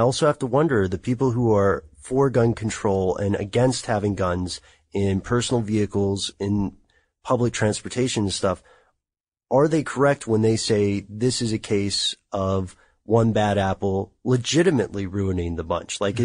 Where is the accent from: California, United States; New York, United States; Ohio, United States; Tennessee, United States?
Tennessee, United States; I'm from Tennessee, so. I always kind of thought it was normal growing up.